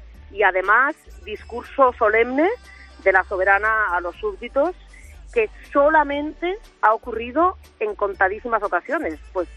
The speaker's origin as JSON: {"language": "Spanish", "country": "United Kingdom", "second_language": "Spanish", "said": "Somos británicos, ¿qué le vamos a hacer?"}